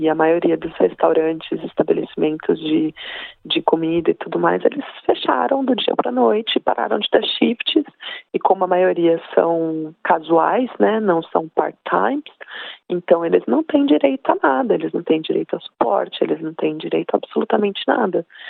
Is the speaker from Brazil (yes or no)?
yes; Brazil; moved away as an adult; para nós que somos brasileiros estudantes, a gente sabe que às vezes é de segunda a segunda sem parada